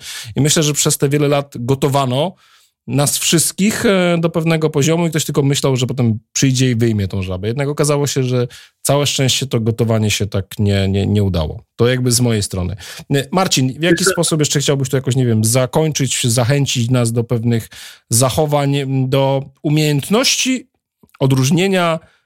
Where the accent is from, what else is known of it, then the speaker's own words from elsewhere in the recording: Świdnica, Lower Silesian Voivodeship, Poland; z mojego rodzinnego miasta, ze Świdnicy. Z Kielc też, bo stamtąd jest moja teściowa, więc właściwie jestem połączony z tymi miastami